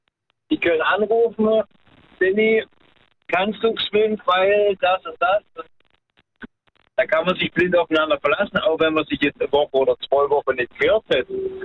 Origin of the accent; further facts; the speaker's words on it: Chemnitz, Saxony, Germany; Nein, da habe ich halt gewohnt, da bin ich groß geworden mit meiner Mutter, ja.